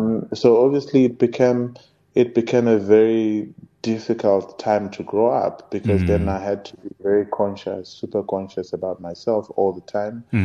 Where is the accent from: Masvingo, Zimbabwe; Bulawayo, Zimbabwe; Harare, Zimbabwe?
Harare, Zimbabwe; So I lived with mom, and then we came back to Harare, and from there, I grew up in Mashonaland, not in Matabeleland.